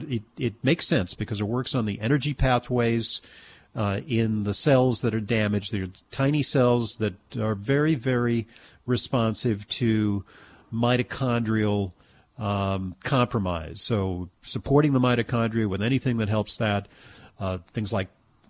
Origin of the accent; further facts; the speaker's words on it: New York, United States; unfortunately, in my home state of New York